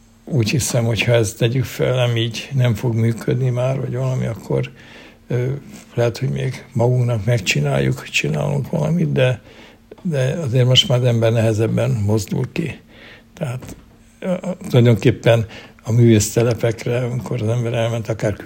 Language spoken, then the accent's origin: Hungarian; Hungary; Magyarországról jöttem